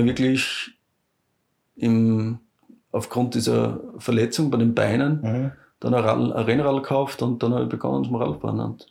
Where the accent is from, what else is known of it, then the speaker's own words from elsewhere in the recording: Hönigsberg, Styria, Austria; Aufs Bärenkugelhaus, da bei uns in Hönigsberg.